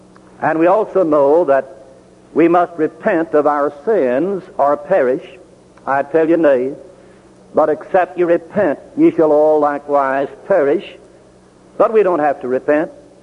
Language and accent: English; United States; You know, as American people, we don't much like the idea of being told what we have to do.